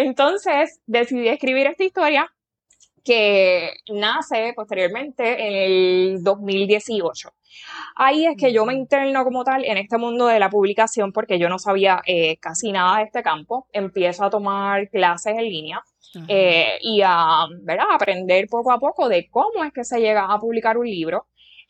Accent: Puerto Rico; cuando miraba la isla yo decía, pero es que esto en Puerto Rico no está desarrollado

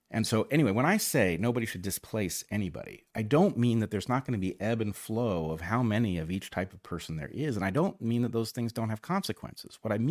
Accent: United States; I grew up very much as an American, and it's how I feel.

